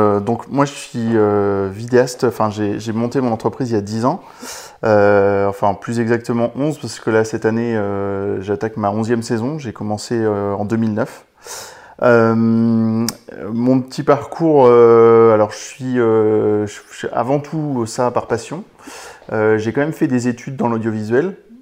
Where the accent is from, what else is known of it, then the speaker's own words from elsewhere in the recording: Poitiers, Nouvelle-Aquitaine, France; après je suis revenu sur Poitiers, parce que je suis de Poitiers, je ne l'ai pas dit, mais voilà, je suis de Poitiers dans la Vienne, au Futuroscope, pour ceux qui ne se situent pas.